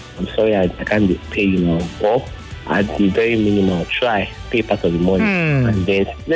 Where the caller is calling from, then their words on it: Ikorodu, Lagos, Nigeria; I'm calling from the Ikorodu.